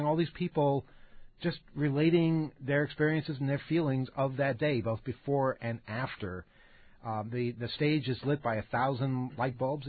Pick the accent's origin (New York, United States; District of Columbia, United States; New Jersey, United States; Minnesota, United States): New York, United States; You know, we're from New York. We don't care.